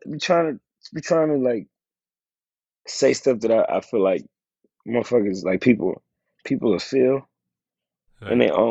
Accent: Tennessee, United States; I'm from Tennessee, dog.

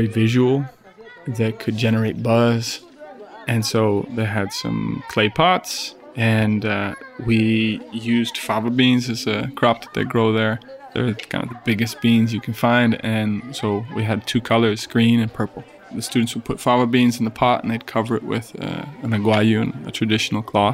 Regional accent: New York, United States; I'm from just outside of Syracuse, New York.

